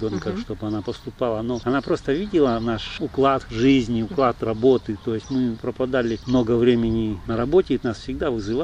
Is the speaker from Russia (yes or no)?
yes; Poptsovo, Russia; Да, я родом из Попцова.